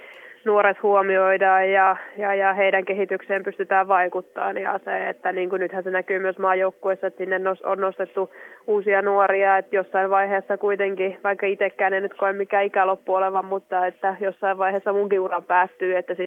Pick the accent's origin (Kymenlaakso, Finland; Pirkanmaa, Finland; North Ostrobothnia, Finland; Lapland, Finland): Pirkanmaa, Finland; Ikaalinen; kyllä mä aina muistan sanoa, että mä oon Ikaalisista ja se Ikaalisiin on kiva tulla, se on pieni paikka ja siellä on hyvä rauhoittua ja siellä on kuitenkin lapsuus ja nuoruus vietetty